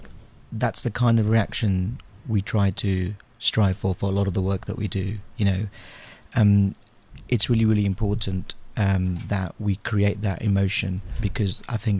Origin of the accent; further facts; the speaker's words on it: London, United Kingdom; also born or lived in India / Liberia; And I went to the UK when I was about 7 or 8. So I've been in the UK ever since, and kind of grew up in London